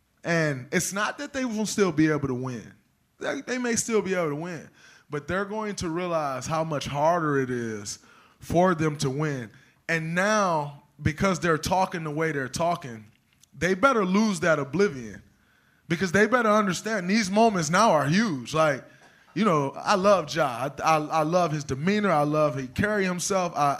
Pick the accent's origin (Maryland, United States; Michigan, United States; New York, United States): Michigan, United States; Saginaw; I'm from Saginaw, JJ. That's why I'm a dick.